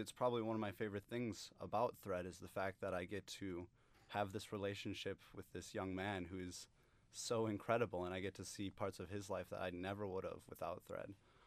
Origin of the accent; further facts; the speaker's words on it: Milwaukee, Wisconsin, United States; Just outside of Milwaukee, Wisconsin.